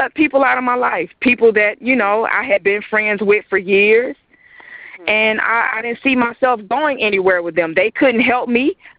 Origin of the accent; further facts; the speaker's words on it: Atlanta, Georgia, United States; I grew up right here in Atlanta. I went to one of the local high schools